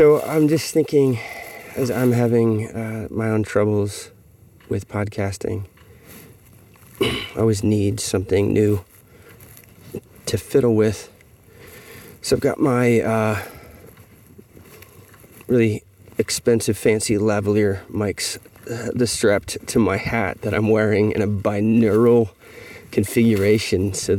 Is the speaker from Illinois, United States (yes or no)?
yes; Illinois, United States; both again at the farm where I grew up in Illinois